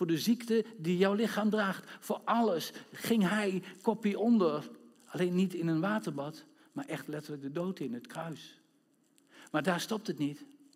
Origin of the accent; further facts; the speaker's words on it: Netherlands; We zijn Nederlanders, dus we doen mee vandaag.